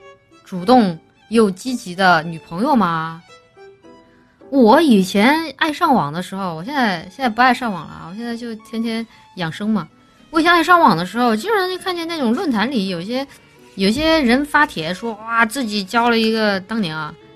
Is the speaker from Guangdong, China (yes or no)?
yes; Guangdong, China; 广东人表示生蚝不贵。是啊，我小时候住在广东，生蚝挺便宜的，现在吃不起了。